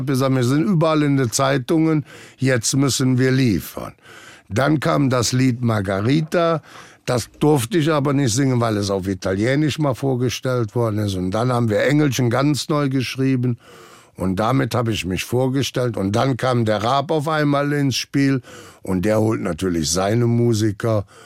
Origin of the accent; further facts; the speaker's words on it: Prüm, Rhineland-Palatinate, Germany; Aber ich komme ja gebürtig aus Prüm, also die tiefste Eifel.